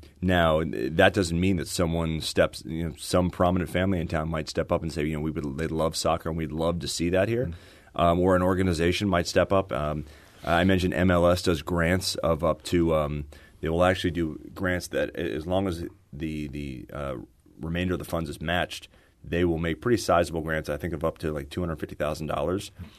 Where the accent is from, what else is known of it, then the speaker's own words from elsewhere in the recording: Virginia, United States; also born or lived in Florida / New Orleans / North Carolina; My wife and I have moved around a lot. I'm from Virginia. I've lived everywhere from 2 stops in Florida to New Orleans to North Carolina.